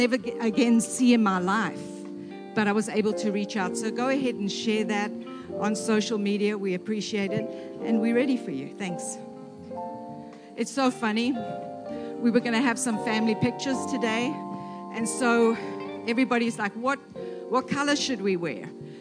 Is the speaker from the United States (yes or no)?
no; South Africa; Where I grew up in South Africa, we had neighbors when I was perhaps 5, 6 years old.